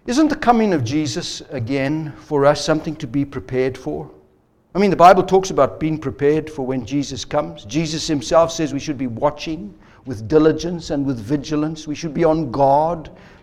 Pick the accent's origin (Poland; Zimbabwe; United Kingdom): Zimbabwe; I remember in the country I grew up in Rhodesia back in the time, on the eastern side were some very high mountains